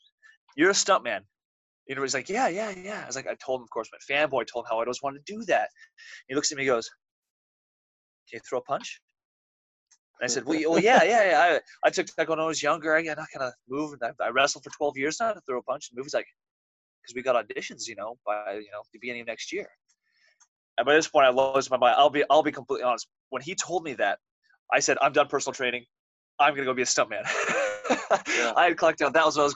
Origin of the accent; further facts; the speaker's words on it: Oregon, United States; I grew up here in Oregon. None of my family are performers either.